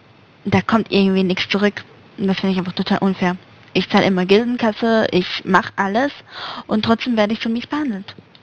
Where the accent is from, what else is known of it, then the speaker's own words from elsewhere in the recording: Zurich, Switzerland; Nee, Zürich.